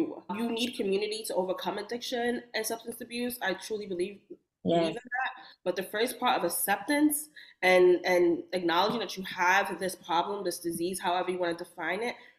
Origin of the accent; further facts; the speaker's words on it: New York City, New York, United States; So when my first attempt at sobriety happened in my hometown in New York.